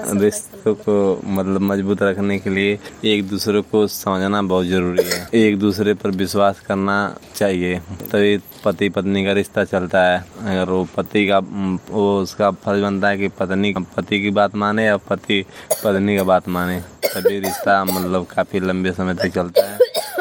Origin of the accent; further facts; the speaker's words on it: Ghazipur, Uttar Pradesh, India; गाजीपुर जिले के रहने वाले हैं। हमारा पिन कोड 2752 है। उम्र हमारी 27 साल है।